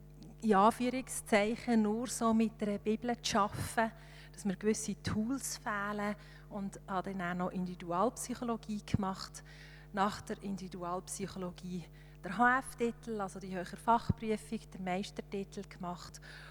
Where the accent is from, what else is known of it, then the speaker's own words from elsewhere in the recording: Winterthur, Zurich, Switzerland; born there; also born or lived in Frauenfeld / Herisau / Bernese Oberland / Schaffhausen; Ich bin in Winterthur geboren, nicht zu Frauenfeld war. Von Frauenfeld sind wir auf Herisau, also haben mal Gabi Zöllert, vom Appenzellerland nach ins Berner Oberland.